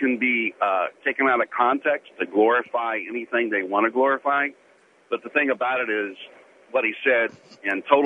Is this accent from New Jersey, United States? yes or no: no; Missouri, United States; let me tell you who I am, where I come from. I'm originally from Missouri. I was raised a fundamentalist, and I am a conservative.